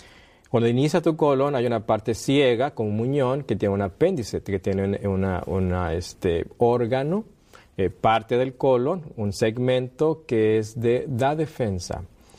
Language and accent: Spanish; Mexico; Yo vengo de México. Estamos trabajando en un sanatorio naturista. El norte de México, estamos en Monte Morelos, a 5 kilómetros de allí.